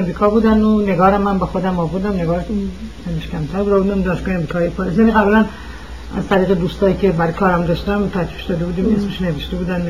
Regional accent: Iran; moved away as an adult; من حکومت بازرگان بود که از ایران اومدم بیرون.

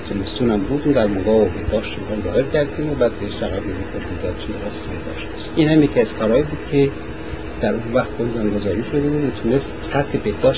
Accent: Iran; moved away; وقتی که از ایران اومدیم بیرون

